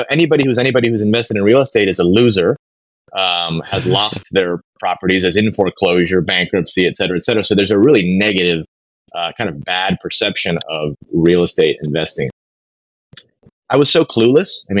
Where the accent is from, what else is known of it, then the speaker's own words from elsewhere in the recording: Miami, Florida, United States; I grew up in Miami, Florida, Cuban household. So my parents were both born in Havana, Cuba, in 1960, early 1960s.